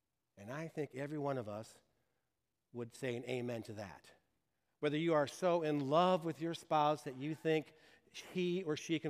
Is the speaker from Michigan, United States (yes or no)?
yes; Detroit, Michigan, United States; at least when I grew up in Detroit, you know, talk is cheap.